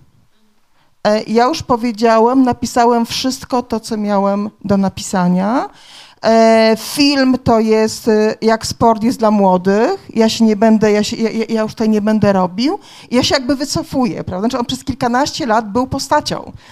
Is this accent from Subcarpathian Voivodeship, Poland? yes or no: yes; Przemyśl, Subcarpathian Voivodeship, Poland; tym bardziej, że jestem z Przemyśla, tutaj Przemyśl udawał Wilno